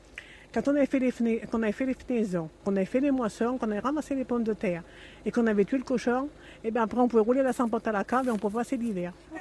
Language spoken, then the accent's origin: French; Saint-Rambert, Auvergne-Rhône-Alpes, France; Moi, je suis de la Loire. Je suis du côté de Saint-Rambert. Et moi, vous voyez, je me suis mariée et j'ai resté en Auvergne. On avait habité Saint-Bonnet